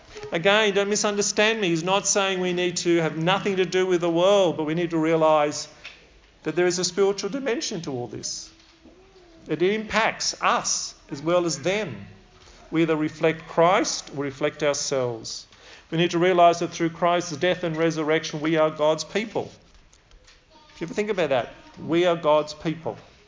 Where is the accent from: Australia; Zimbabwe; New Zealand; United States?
Australia; And of course, we also identify ourselves particularly as being Australian when we go overseas. We represent Australia.